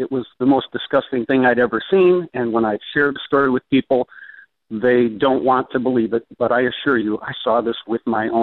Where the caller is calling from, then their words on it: Michigan, United States; I'm calling from Michigan.